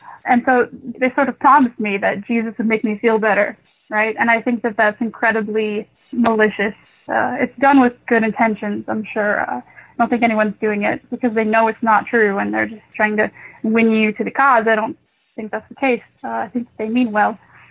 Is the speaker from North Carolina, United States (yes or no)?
no; Minnesota, United States; now in Ohio, United States; I'm in Ohio now. I was born and raised in Minnesota, so I'm in Ohio now, living with some people.